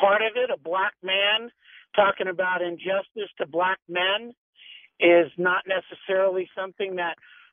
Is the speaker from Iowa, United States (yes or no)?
no; San Francisco, California, United States; And I'm 65. I'm white, born and raised in San Francisco, love the 49ers, tolerate the Raiders, you know.